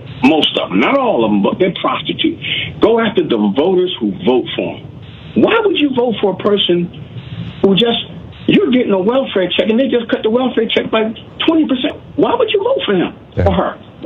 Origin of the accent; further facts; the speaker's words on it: Northern US, United States; now in Alabama, United States; I'm down here. I'm actually from the North.